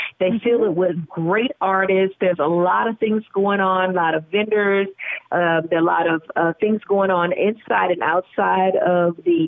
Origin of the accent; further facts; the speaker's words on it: Houston, Texas, United States; Yeah, but, you know, me and Yvette, we grew up in Houston.